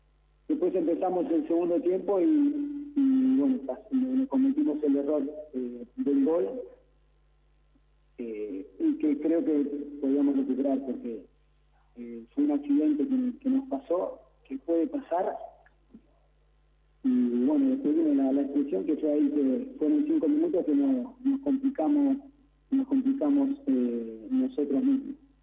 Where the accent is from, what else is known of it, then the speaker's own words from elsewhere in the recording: Uruguay; moved away; hace muchos años que estoy afuera, pero soy uruguayo